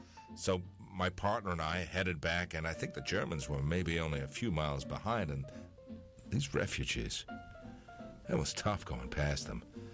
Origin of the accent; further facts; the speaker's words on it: Canada; being Canadian, heating was one thing we were used to.